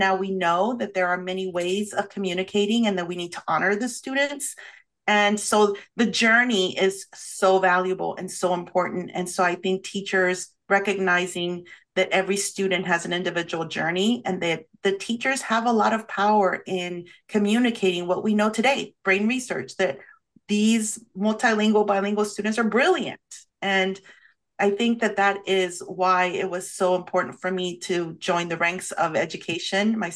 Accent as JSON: {"language": "English", "town": "El Paso", "region": "Texas", "country": "United States", "tie": "born or raised there", "also_born_or_lived": "Chihuahua, Mexico", "said": "I was born in Chihuahua, Mexico, and we went to live in El Paso, Texas, which is a border town."}